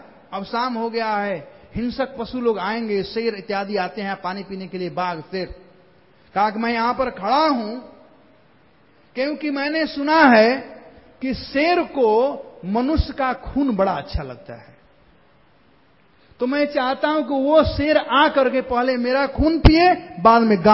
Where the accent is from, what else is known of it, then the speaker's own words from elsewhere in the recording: Bihar, India; कहा जाता है हमारे यहां बिहार में पेट पोछवा है